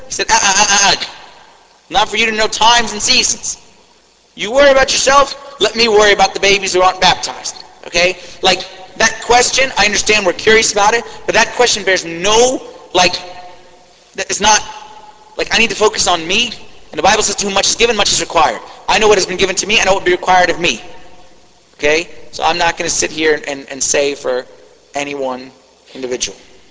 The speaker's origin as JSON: {"language": "English", "town": "Washington", "region": "District of Columbia", "country": "United States", "said": "Even though I'm from Washington, D.C. Yes. In Washington, they train us how to slide out of questions."}